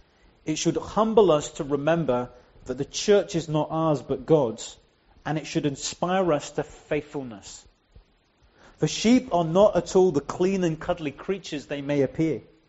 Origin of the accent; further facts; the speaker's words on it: India; My wife's British and I'm Indian, so he's a half caste.